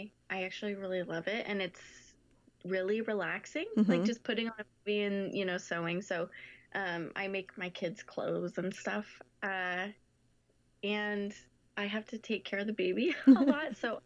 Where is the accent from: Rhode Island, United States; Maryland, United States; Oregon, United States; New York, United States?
Oregon, United States; I'm from Oregon. So I actually just did one in Portland